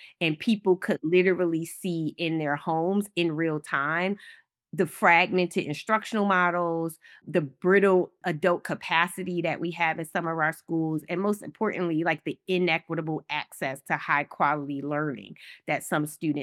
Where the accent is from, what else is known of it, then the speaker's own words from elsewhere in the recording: the North, United States; now in US South; being a Northerner, coming from the North to the South to lead for racial equity?